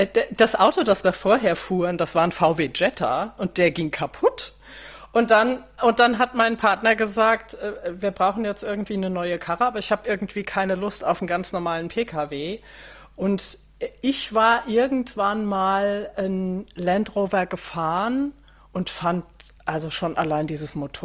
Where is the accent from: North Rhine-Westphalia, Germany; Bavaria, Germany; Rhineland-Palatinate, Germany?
Rhineland-Palatinate, Germany; Gau-Algesheim; born there; Ich bin gebürtig aus Rheinhessen. Also da, wo der Rhein seinen Knick hat, sage ich immer. Kleines Örtchen heißt Gau-Algesheim, liegt grob zwischen Frankfurt und Koblenz. Dann ziemlich viel in der Welt rumgekommen.